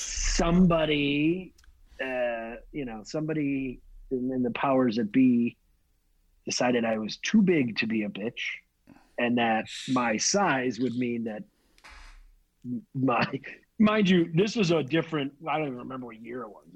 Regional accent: Chicago, Illinois, United States; I grew up in Chicago and went to college in Chicago for theater.

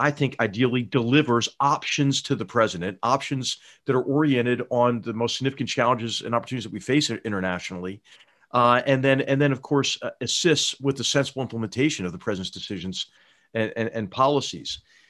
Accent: Philadelphia, Pennsylvania, United States; I got a call when I was visiting my hometown of Philadelphia on a Friday.

